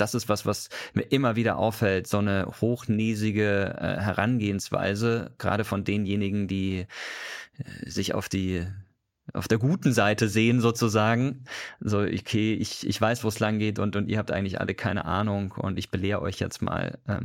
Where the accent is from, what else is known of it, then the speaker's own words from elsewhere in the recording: Karlsruhe, Baden-Württemberg, Germany; Da, wo ich herkomme, in Karlsruhe sagt man, nicht gemeckert ist genug gelobt.